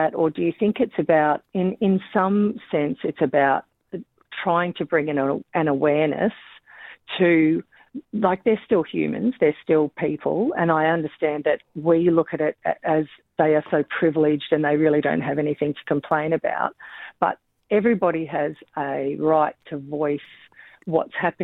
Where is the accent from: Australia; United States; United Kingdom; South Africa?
Australia; I don't know enough about it, and I'm an Australian.